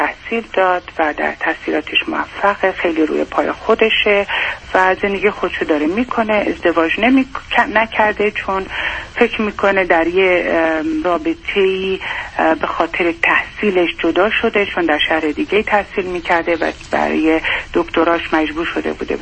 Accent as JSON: {"language": "Persian", "country": "Iran", "moved": "yes", "lives_now": "United States"}